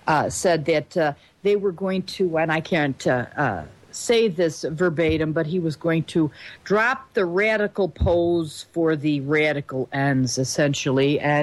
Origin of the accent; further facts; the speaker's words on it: United States; Because, hey, I'm an American and this is our country. This is my country and I'm concerned about it.